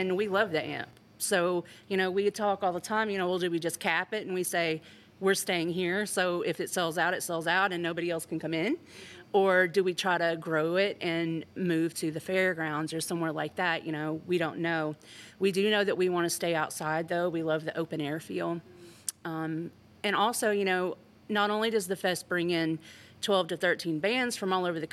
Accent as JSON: {"language": "English", "town": "Nashville", "region": "Tennessee", "country": "United States", "tie": "born or raised there", "said": "I was raised in Nashville. I grew up, you know, singing in church, started playing piano when I was 7."}